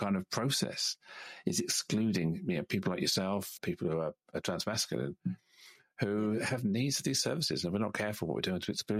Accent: Singapore; born there; also born or lived in Malaysia; I was born in Singapore.

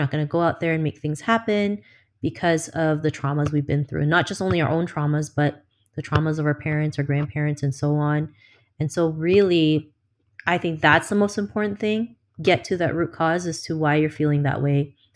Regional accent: Toronto, Ontario, Canada; I didn't want current and future generations to go through what I went through growing up in Toronto.

